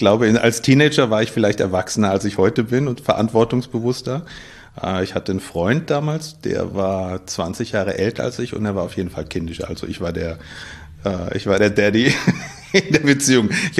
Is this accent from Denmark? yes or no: no; Berlin, Germany; also born or lived in Baden-Württemberg; ich bin aber in Berlin groß geworden. Ich bin in Kreuzberg zur Schule gegangen. Und ich bin auch in Kreuzberg zur Schule gegangen, weil man mich in Charlottenburg, wo ich gewohnt habe, nicht in der Schule haben wollte.